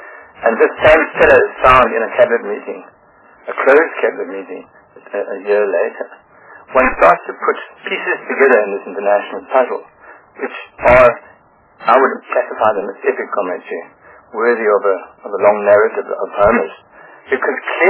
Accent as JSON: {"language": "English", "country": "South Africa", "said": "I think that we as South African citizens who are veterans of struggle, especially myself as a veteran of the anti-nuclear struggle"}